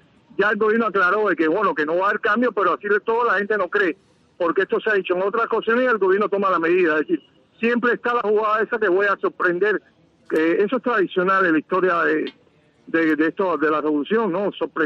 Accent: Cuba; a mí como cubano de a pie

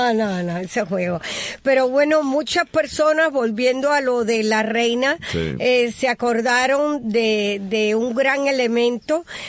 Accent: Santiago de las Vegas, Havana, Cuba; yo me fui de Santiago, pero Santiago es mi pueblo de, sí, claro, de la infancia, un pueblo que quiero mucho.

